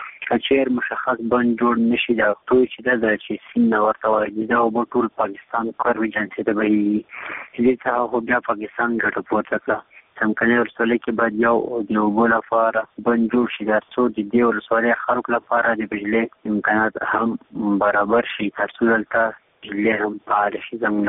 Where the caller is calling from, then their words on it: Chamkani, Paktia, Afghanistan; دا پکتیا څنګه څخه … خبرې کوم.